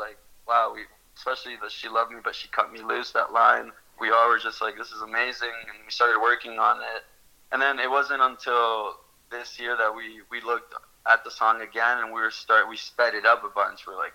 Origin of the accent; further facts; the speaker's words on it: Burlington, Ontario, Canada; also born or lived in Argentina; we grew up in Burlington and the band started in Burlington. And once I moved out of Burlington and I was living in Argentina … was the biggest band